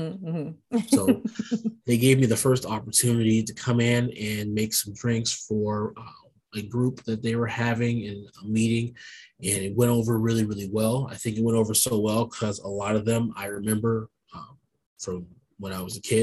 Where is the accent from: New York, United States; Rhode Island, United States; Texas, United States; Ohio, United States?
Ohio, United States; Warren; My first chance was at the YWCA in Warren, Ohio, my hometown.